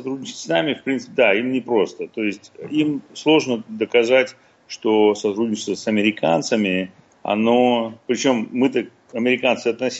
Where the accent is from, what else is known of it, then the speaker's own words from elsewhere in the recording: Russia; moved away; я же хирург из России, я же не здесь родился